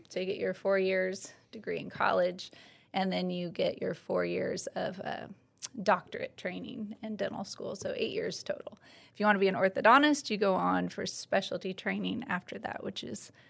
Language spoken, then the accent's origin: English; Indiana, United States; I'm from Madison County.